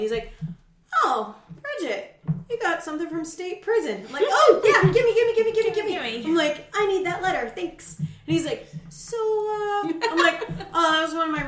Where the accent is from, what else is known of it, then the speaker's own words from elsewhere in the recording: Iceland; And I'm from Iceland.